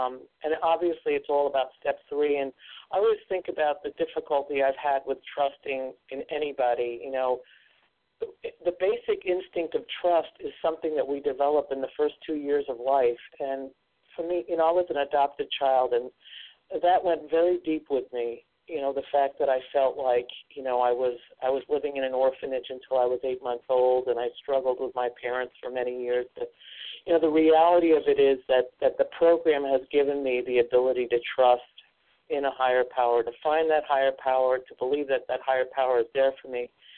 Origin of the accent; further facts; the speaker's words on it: Iowa, United States; I'm from Iowa, and I am a grateful recovered compulsive overeater.